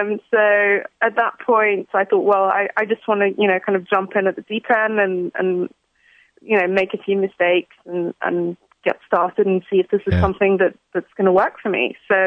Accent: England, United Kingdom; moved away; I sort of came in as an English person thinking

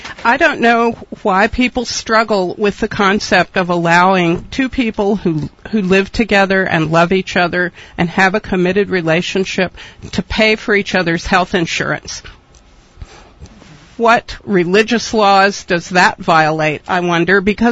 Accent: Virginia, United States; Well, I was born in Virginia. I grew up here. I went to college here. I live here now.

